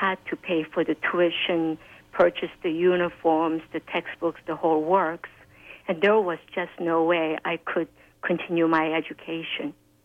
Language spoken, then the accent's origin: English; South Korea; But as I was growing up in Korea, having the American father and Korean mother of a mixed blood, I was quite discriminated and ridiculed and despised by my motherland.